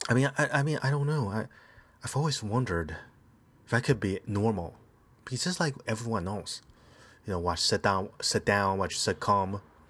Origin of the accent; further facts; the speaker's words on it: Taiwan; now in United States; When I grew up in Taiwan, I never listened to the songs there.